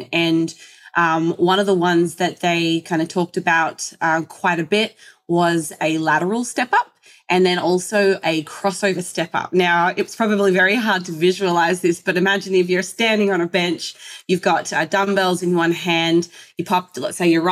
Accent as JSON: {"language": "English", "region": "Tasmania", "country": "Australia", "lives_now": "United States", "said": "I grew up, I guess, in a place that had a little bit more seasonal weather. I'm from Tasmania, yeah. Australia."}